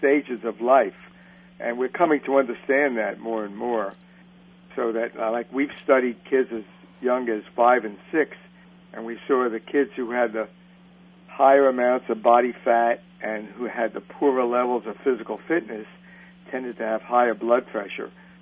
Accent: Bronx, New York, United States; By the way, I'm from the Bronx. I don't know if you know that. So we are inflicting on your readers two New Yorkers in one show.

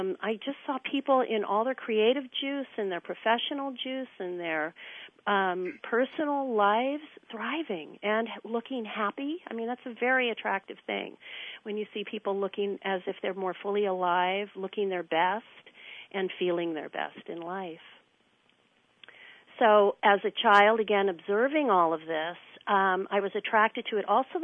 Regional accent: San Francisco, California, United States; growing up in San Francisco, a San Francisco kid with all my friends and going to the schools

